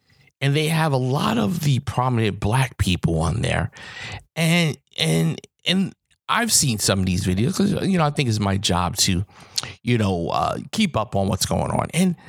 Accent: New York City, New York, United States; I'm from the Bronx, New York. I was born and raised in the projects on welfare.

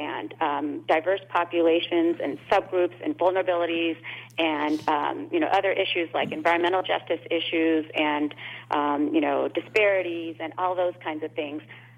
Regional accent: India; so I'm originally from India

